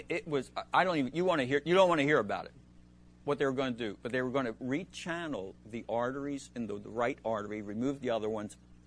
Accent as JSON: {"language": "English", "town": "Egg Harbor City", "region": "New Jersey", "country": "United States", "said": "Most people don't even in New Jersey don't know about this city. I said, I'm from Egg Harbor City."}